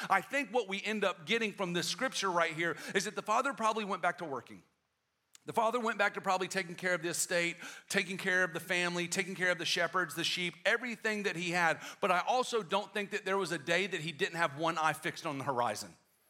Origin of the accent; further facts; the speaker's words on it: South Carolina, United States; Now, my family, we're originally from South Carolina.